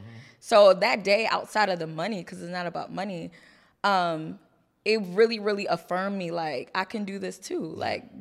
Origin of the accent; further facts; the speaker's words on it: Ghana; So I'm from Ghana. Every single December, we go to Ghana.